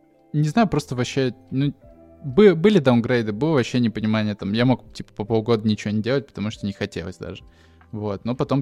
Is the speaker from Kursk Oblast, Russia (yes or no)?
no; Volgograd, Volgograd Oblast, Russia; я из Волгограда